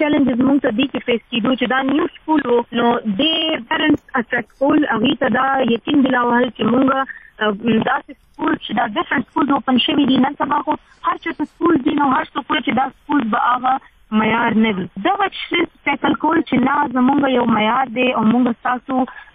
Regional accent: Swat, Khyber Pakhtunkhwa, Pakistan; now in Peshawar, Pakistan; جی زه بیسیکلی سوات نه بلونګ کوم. جی مونږ بس سټیټس دلته پېښور کې

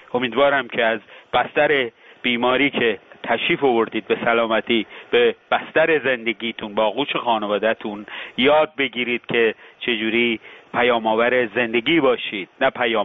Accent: Iran; من به عنوان یه ایرانی

